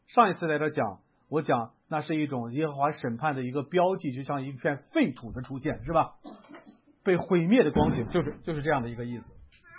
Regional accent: Xingtai, Hebei, China; 我老家河北的啊，邢台那边的

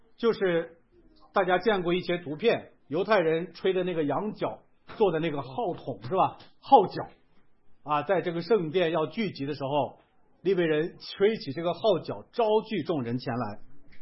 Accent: Northeast China, China; accent: Northeastern Mandarin; 我们用咱们东北话更好理解

